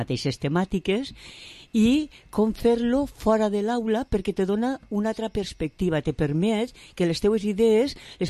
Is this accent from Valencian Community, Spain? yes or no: yes; Vila-real, Valencian Community, Spain; vaig a fer un projecte per a Villarreal, que és el meu poble